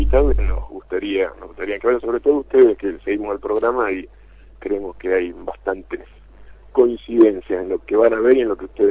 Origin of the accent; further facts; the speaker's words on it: La Plata, Buenos Aires Province, Argentina; casi toda la gente que trabajó en la película somos de acá, de La Plata